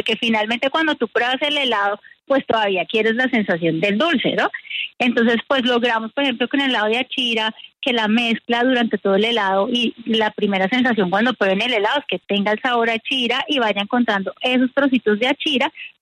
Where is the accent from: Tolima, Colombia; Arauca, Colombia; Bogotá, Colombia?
Tolima, Colombia; Ibagué; mire, señor, yo soy de Ibagué, Tolima.